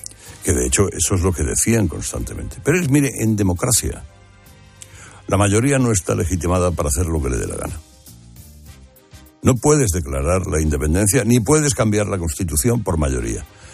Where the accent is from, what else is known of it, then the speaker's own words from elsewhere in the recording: Spain; todavía somos hoy los españoles, con nuestro voto, los que tenemos la última palabra